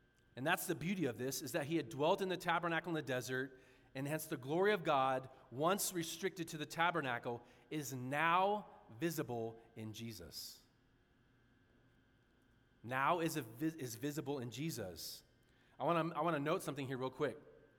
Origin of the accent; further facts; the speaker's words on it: San Diego, California, United States; You know, I grew up in San Diego. My wife and I met there. Did ministry for a while, then we moved to Northern Nevada about almost 11 years ago.